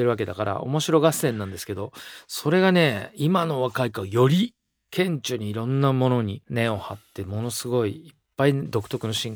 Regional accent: Tokyo, Japan; いや僕はたまたま東東京人間なんで、なんか江戸っ子なムードというか、そういうの持ち合わせてんのかなって思ったりするっていう

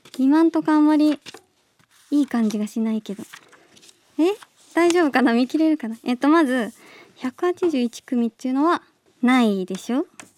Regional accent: Sano, Tochigi, Japan; 年末年始に地元の栃木県佐野市に帰ったので

